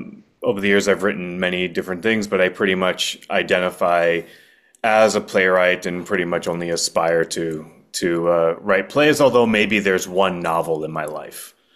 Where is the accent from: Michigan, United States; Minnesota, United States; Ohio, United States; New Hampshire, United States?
New Hampshire, United States; also born or lived in Boston / Washington DC / Los Angeles / Chicago; No, I grew up in New Hampshire. I'm a New Englander, but I've spent a lot of time around the country. I lived in Boston, lived in DC, LA, Chicago, Wisconsin, and now here.